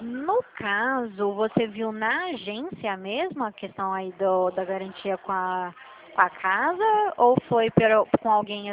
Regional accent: São Paulo, Brazil; Ipiranga, eu sou daí também, eu nasci aí, eu nasci na Zona Norte, nasci aí em Tremembé.

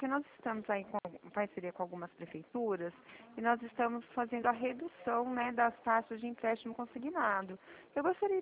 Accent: São Paulo, Brazil; Eu sou do estado de São Paulo

